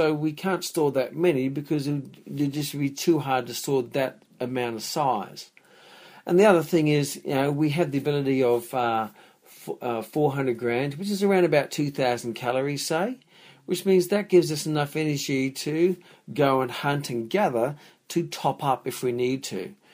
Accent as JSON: {"language": "English", "country": "Papua New Guinea", "tie": "born or raised there", "moved": "yes", "lives_now": "Australia", "said": "When I was brought up in New Guinea and I came to Australia, there wasn't a big challenge of obesity."}